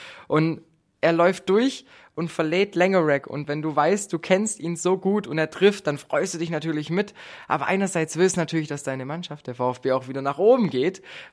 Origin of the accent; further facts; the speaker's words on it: Stuttgart, Baden-Württemberg, Germany; Gut, ich als Stuttgarter bin ich auch froh